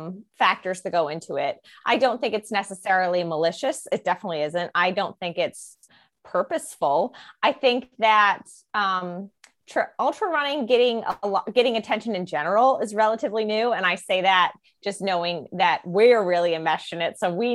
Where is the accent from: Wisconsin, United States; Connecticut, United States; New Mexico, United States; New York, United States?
New York, United States; And I'd be like, oh, I'm from New York.